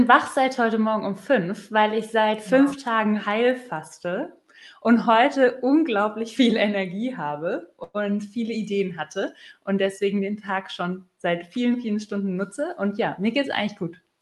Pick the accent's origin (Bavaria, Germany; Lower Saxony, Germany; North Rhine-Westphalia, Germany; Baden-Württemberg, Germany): Baden-Württemberg, Germany; Ich bin mit meiner Mama aufgewachsen in der Kneipe, die hieß Oli Mühle auf der Schwäbischen Alb.